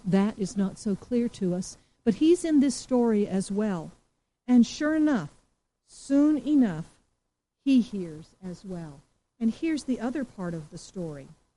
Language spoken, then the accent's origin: English; Singapore; also born or lived in United States; although I'm from the U.S. and I'm American, I grew up in Singapore, and I grew up in Singapore in the 60s, and I still remember engagements in the church in Singapore.